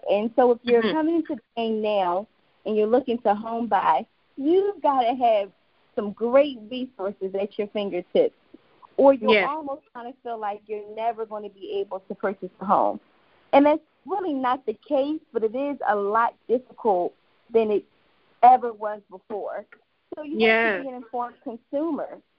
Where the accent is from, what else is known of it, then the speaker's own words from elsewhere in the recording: Philadelphia, Pennsylvania, United States; official title, CEO of Student Loan Doctor, and I'm from Philadelphia, PA.